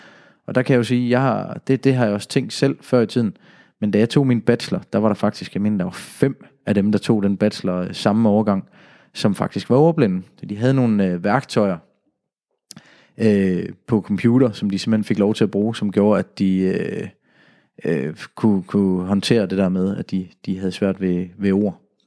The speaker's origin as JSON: {"language": "Danish", "region": "Jutland", "country": "Denmark", "said": "hvad er betydningen så der, hvor jeg kommer fra i Jylland?"}